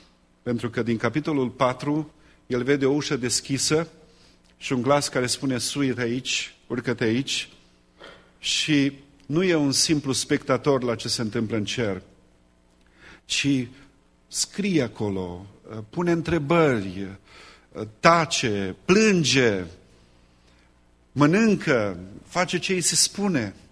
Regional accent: Romania; Pentru că suntem români și ne place poezia și cântarea, închei cu versurile din cântarea aceea.

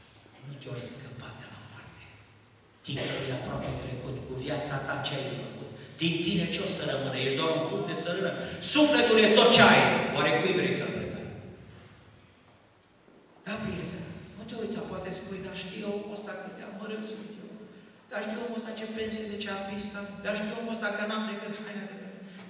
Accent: Romania; Eu venim din România

